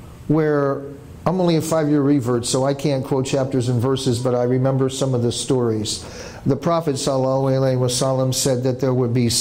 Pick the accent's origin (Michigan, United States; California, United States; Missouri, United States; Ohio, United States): Missouri, United States; St. Louis; born there; now in New Jersey, United States; No, actually I was born in St. Louis, Missouri. Moved around the country a lot. Moved to New Jersey in 1966 when I was a senior in high school.